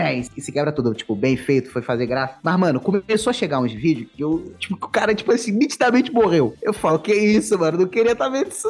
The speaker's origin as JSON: {"language": "Portuguese", "region": "Rio de Janeiro", "country": "Brazil", "said": "Mano, sério, sou carioca"}